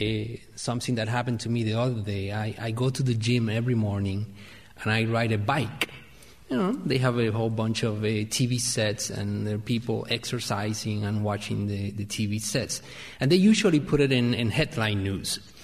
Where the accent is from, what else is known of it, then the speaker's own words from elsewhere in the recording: Puerto Rico; I'm originally from Puerto Rico